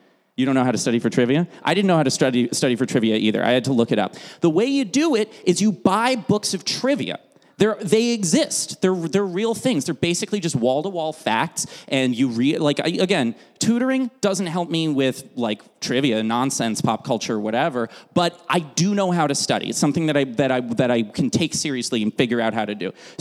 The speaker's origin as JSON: {"language": "English", "country": "United States", "said": "Great that I know that in the 21st century as an American"}